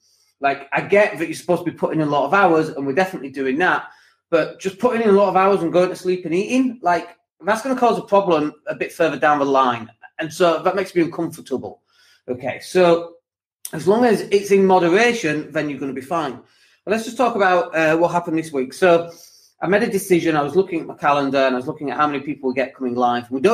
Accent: United Kingdom; Maybe it's because we're British.

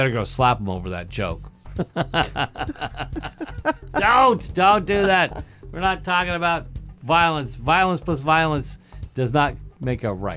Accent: Salinas, California, United States; They actually went to my hometown and did ride-alongs.

